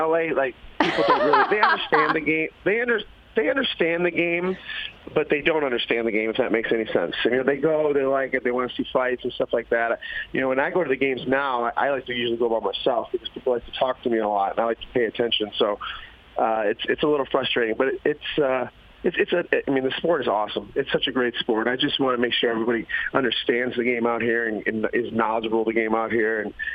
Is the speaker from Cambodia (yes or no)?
no; Detroit, Michigan, United States; now in California, United States; I mean, I'm from Detroit, so I just live in California.